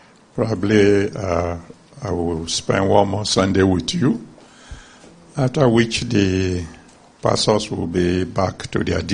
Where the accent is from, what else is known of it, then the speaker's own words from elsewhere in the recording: Nigeria; But I will probably humbly suggest, just as a Nigerian, that maybe in the future they will include in all their committees men of God.